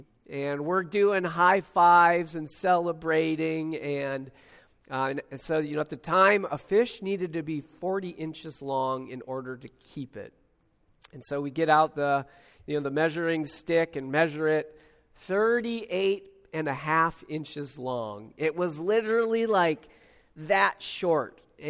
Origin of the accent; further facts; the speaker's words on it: Minnesota, United States; I'm from Minnesota. That's where I live. We would go all the way up on not quite to Canada, but about an hour from the border.